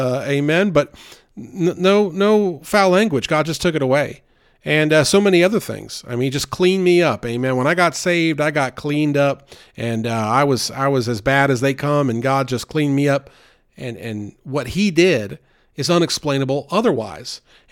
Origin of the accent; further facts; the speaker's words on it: Northeast, United States; Growing up in the Northeast, I had a foul mouth.